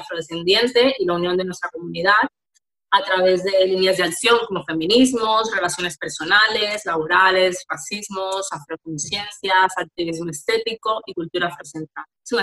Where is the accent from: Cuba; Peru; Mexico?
Cuba; Havana; now in Barcelona, Spain; Yo soy de La Habana, Cuba.